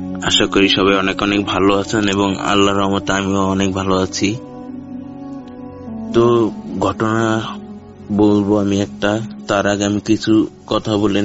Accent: Barisal, Barisal Division, Bangladesh; now in Patgram, Bangladesh; আমি ছোটকাল থেকে আমার নানা বাড়িতেই বড় হয়েছি বরিশালে। আমার বাড়ি হয়েছে রংপুর বিভাগের লালমনিরহাট জেলার পাটগ্রাম উপজেলায়।

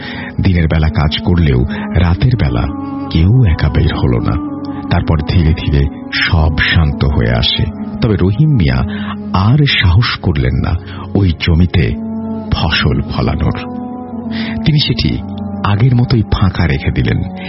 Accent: Munshiganj, Dhaka Division, Bangladesh; আমাদের গ্রামের নাম মুন্সীগঞ্জ। মুন্সীগঞ্জের সিবাই পাড়ার একটা এলাকাতে থাকি।

